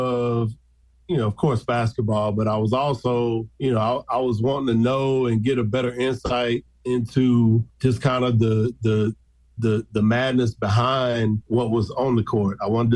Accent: Dallas, Texas, United States; also born or lived in Chicago; I was born in Chicago, stayed there for about 6 years, and then moved to Dallas back in, 81 now. I'm dating myself, but grew up in Dallas, in the South Dallas area, inner city area of Dallas

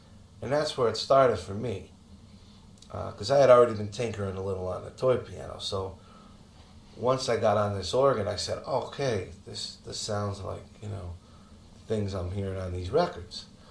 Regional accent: Philadelphia, Pennsylvania, United States; but there was a teacher in Philly when I was around, I'm from Philadelphia, and when I was around 12 that I started going

